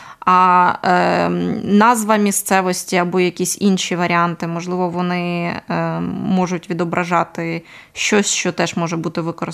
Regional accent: Kyiv, Ukraine; Я теж як корінна киянка і мешканка Солом'янки

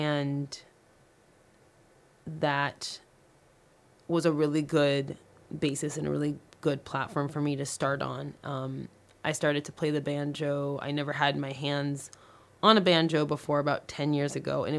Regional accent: Sacramento, California, United States; I've been living in the Bay Area, and I'm from Sacramento, and coming out here is just one more step on the journey.

